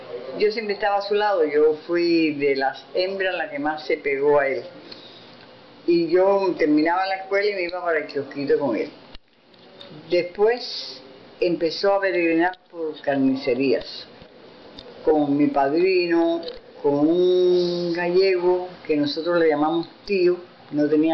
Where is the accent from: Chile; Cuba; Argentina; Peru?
Cuba; born there; Los cuatro nacimos en Cuba.